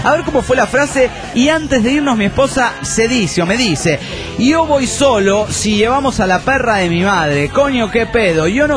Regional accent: Colombia; also born or lived in Jamaica; Estoy en Colombia. Tengo a Colombia en mi corazón. Vivo aquí desde los 6 años. O sea, soy mitad colombiano. ¿No? Y nacido en Jamaica, ¿no?

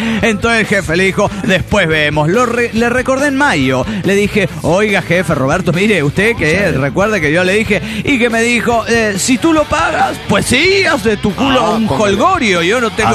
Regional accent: Mexico City, Mexico; Soy el anestesiólogo del DF mexicano.

